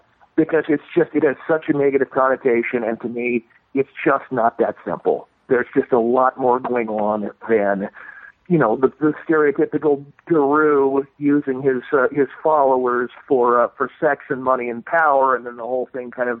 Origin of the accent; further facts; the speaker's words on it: Santa Monica, California, United States; No, I grew up in Santa Monica.